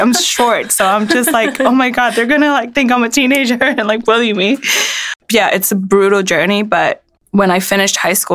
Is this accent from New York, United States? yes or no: yes; New York, United States; I just really wanted to like fall in love with my city and everything that I like love about being a New Yorker.